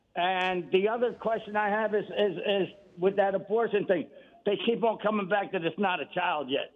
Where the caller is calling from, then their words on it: Philadelphia, Pennsylvania, United States; I'm calling from the Garden Spot of America, Philadelphia, Pennsylvania, IA.